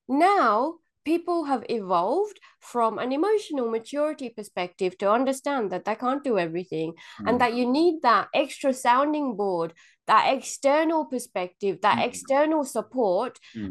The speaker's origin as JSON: {"language": "English", "region": "Gujarat", "country": "India", "also_born_or_lived": "England", "lives_now": "Australia", "said": "I am Indian, I'm Gujarati. I've got the background of the English culture where we're very polite and stiff upper-lipped. And then the Australian culture"}